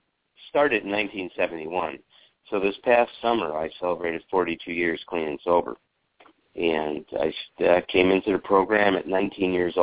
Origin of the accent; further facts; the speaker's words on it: Chicago, Illinois, United States; I grew up in Chicago. We go to the museums, the Lincoln Park Zoo, Foster Avenue Beach. It was an amazing life with him.